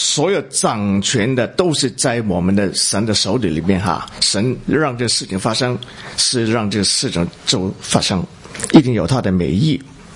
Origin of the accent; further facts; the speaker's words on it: Guangdong, China; 我是广东人哈，那么呢我们的同乡有很多人是当海员